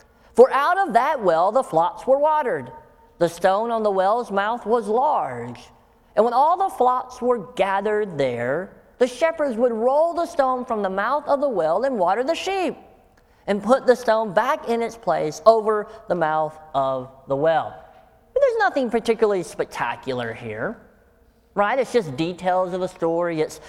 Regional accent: the South, United States; I grew up in the South, so we had all these sayings.

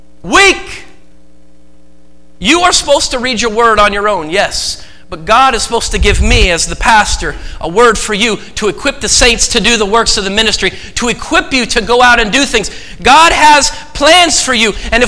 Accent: Oregon, United States; I was born and raised in the United Methodist Church in Oregon.

